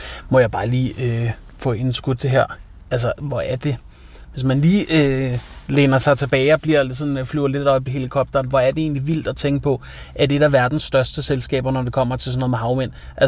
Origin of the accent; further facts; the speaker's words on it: Bagsværd, Capital Region of Denmark, Denmark; Som jo er ude i mit hud, Bagsvær, hvor jeg kommer fra.